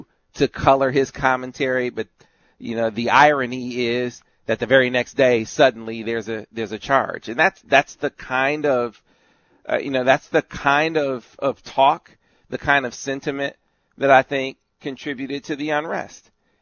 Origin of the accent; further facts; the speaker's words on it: Flint, Michigan, United States; And I point to, you know, my hometown in Flint, and it's a video that has since gone viral.